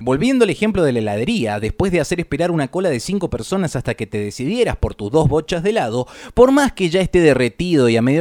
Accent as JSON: {"language": "Spanish", "country": "Argentina", "said": "vengo de la casa de Maradona, de la devaluación, del narcotráfico, la impunidad de los criminales, la xenofobia, antivacunas, devaluación. ¡Argentina, papá!"}